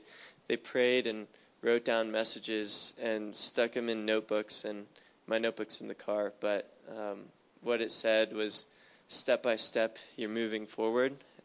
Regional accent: Florida, United States; now in Oceanside, United States; I'm actually from Florida, but God called me out to live in Oceanside

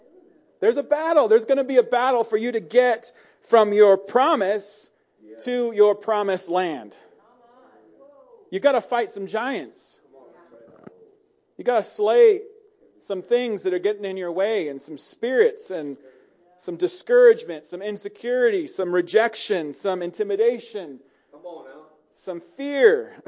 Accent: Mammoth Lakes, California, United States; also born or lived in Crowley Lake; And I'm just from Crowley. I'm just from Mammoth. I'm just from the Eastern Sierras, right?

